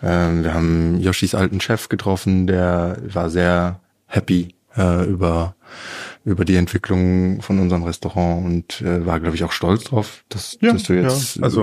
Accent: Luxembourg; haben wir ein Pop-Up in Luxemburg gemacht, das ist ja meine Heimat.

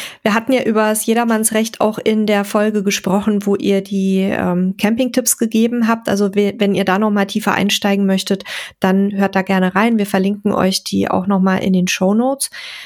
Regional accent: Germany; Wir leben ja als Deutsche

